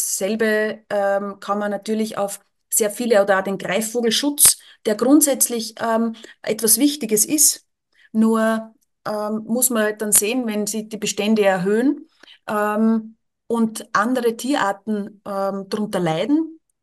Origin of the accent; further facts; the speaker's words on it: Lower Austria, Austria; Aber das sehen wir einfach hier auch bei uns in Niederösterreich und natürlich auch in Österreich.